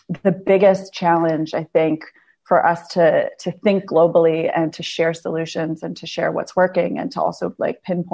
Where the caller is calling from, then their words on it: Cambridge, Massachusetts, United States; I'm calling in from Cambridge, Massachusetts